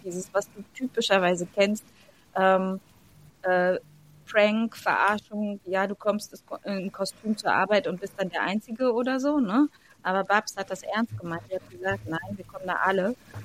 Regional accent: Berlin, Germany; now in Cologne, Germany; Ich bin schon Preuße. So. Und Berlin ist meine Heimat. Aber Köln ist mein Zuhause.

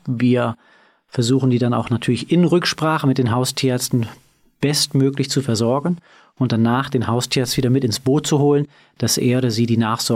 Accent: Düsseldorf, North Rhine-Westphalia, Germany; bin ein echter Düsseldorfer Jung, in Düsseldorf geboren, bin jetzt in zweiter Generation Tierarzt in Düsseldorf

